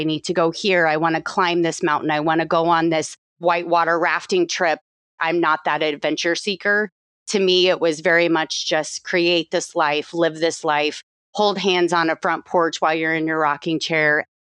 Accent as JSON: {"language": "English", "region": "Iowa", "country": "United States", "tie": "born or raised there", "said": "I was born and raised in Iowa, small town, about 1,000 people. Lived here forever, never left Iowa as far as living situation goes."}